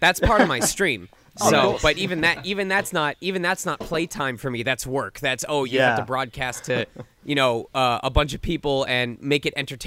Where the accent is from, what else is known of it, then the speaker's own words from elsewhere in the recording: England, United Kingdom; as an English voice actor, I actually don't have a physical form anymore.